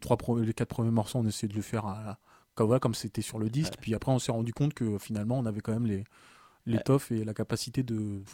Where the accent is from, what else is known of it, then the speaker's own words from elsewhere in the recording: Toulouse, Occitanie, France; Nous sommes des Toulousains